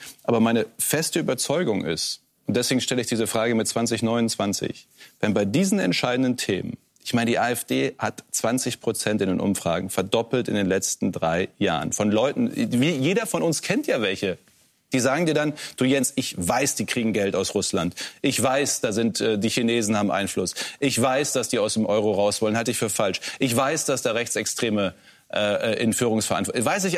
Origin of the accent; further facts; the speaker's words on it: North Rhine-Westphalia, Germany; Ich komme ja aus Nordrhein-Westfalen.